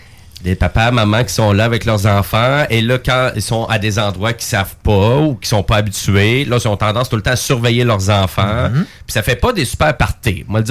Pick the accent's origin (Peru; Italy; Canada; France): Canada; Quebec; Non, regarde, parce que je suis un beauceron.